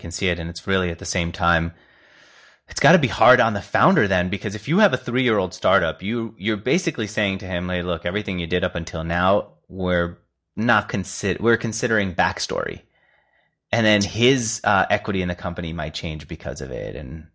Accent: New York, United States; I guess it's because I come from New York. Driving to me always felt so inefficient.

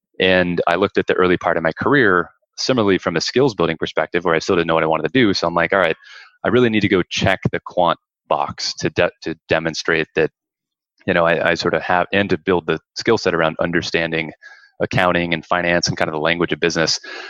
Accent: California, United States; Grew up in California.

